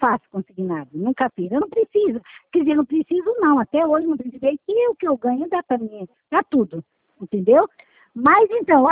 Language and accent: Portuguese; Rio de Janeiro, Brazil; also born or lived in Pará; eu sou paraense, fui criada no Rio